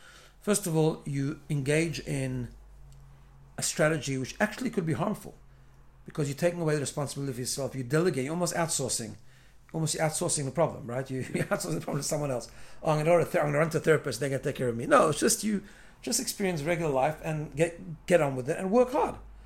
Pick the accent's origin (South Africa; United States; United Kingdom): South Africa; So when I got married, just to a point, I grew up in South Africa